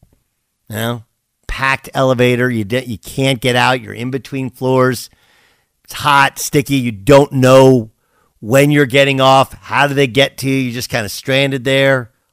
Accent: California, United States; This is more southern, growing up in Southern California, right?

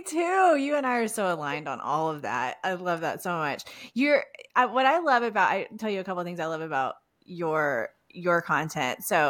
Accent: Houston, Texas, United States; accent: Southern Valley girl mix; I know I have a weird accent that like I'm a Texan. I'm from Houston, but like I have this weird like Southern Valley girl mix.

